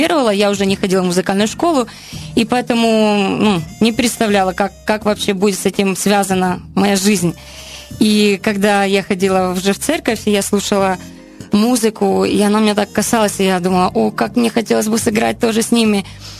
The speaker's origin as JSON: {"language": "Russian", "region": "Chernivtsi Oblast", "country": "Ukraine", "first_language": "Ukrainian", "second_language": "Russian", "moved": "yes", "lives_now": "Milan, Italy", "said": "я сама из Черновицкой области. И, естественно, на украинском мы дома общаемся. А когда мы переехали в Милан, у нас там интернациональная церковь, и поэтому... Мы на русском общаемся"}